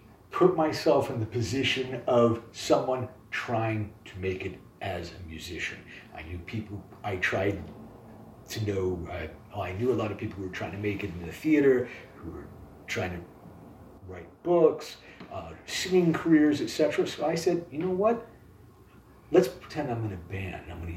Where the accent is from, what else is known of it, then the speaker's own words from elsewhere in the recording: Columbus, Ohio, United States; now in Chicago, United States; Yes, I'm from Columbus, Ohio.